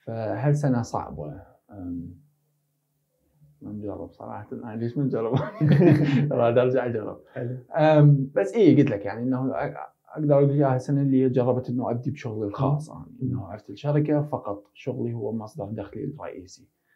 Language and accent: Arabic; Iraq; moved away as an adult; now in London, United Kingdom; قبل كنت اقول 2017 هي اصعب سنة عندي. هي السنة اللي تزوجت بيها، اللي طلعت من العراق بيها،